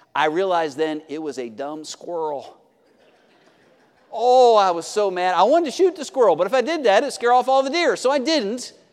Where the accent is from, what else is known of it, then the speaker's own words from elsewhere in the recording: Pennsylvania, United States; I grew up in Pennsylvania, and hunting was a big thing.